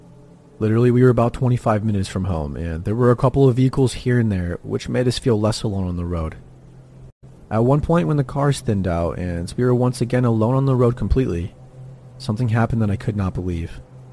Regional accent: California, United States; moved away as an adult; I was 22 years old, and I was leaving my home state of California to head east for my corrections job.

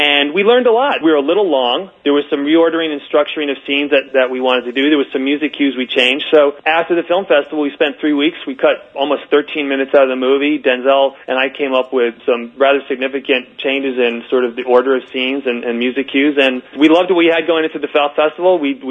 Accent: East Coast, United States; now in Los Angeles, United States; I grew up on the East Coast, which is also, you know, it's a very cement and ordered place.

